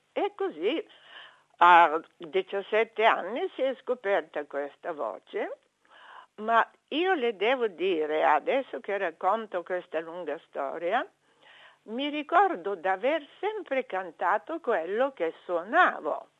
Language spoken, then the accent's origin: Italian; Bulgaria; 82 anni, va bene. Io sono bulgara, proprio nata in Bulgaria, nata anche nel periodo del comunismo